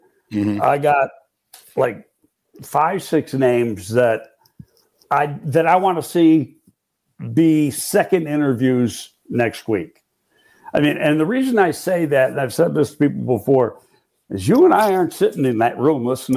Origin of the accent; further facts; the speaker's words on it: Buffalo, New York, United States; You know, Reuben Brown, I had known because I'm from Buffalo.